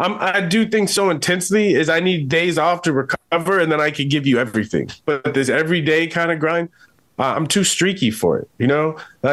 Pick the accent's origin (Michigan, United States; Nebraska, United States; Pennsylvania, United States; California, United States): California, United States; San Diego; born or raised there